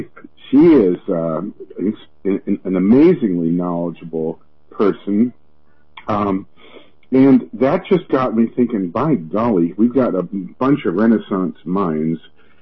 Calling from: Minneapolis, Minnesota, United States; I'm calling you from Minneapolis.

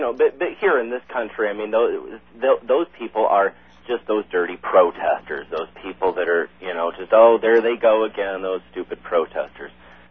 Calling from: Ypsilanti, Michigan, United States; You know, I'm calling from Ipsy here

